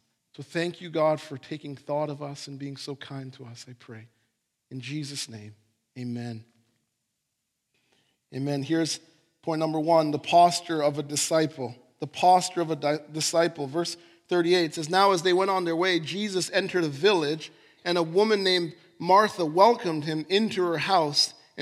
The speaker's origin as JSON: {"language": "English", "country": "Jamaica", "said": "right, I'm Jamaican, I love, that's my thing"}